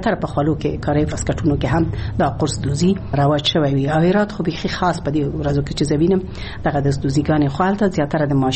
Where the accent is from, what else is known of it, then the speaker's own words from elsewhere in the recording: Ghazni, Afghanistan; born there; او زه خو په غزنی کې زیږېدلې یم